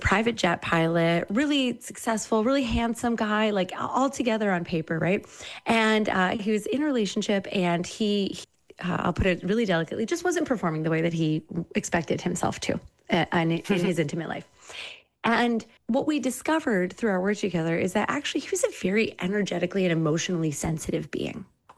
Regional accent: Midwest, United States; I grew up in the Midwest and I had no framework for how to talk about an intimate life.

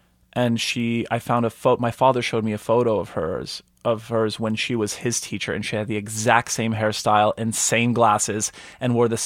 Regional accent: Montreal, Quebec, Canada; first language Polish; English is a second language; Very Polish, I would say. It was my first language. For most of my youth, went to church every Sunday, Polish school every Saturday.

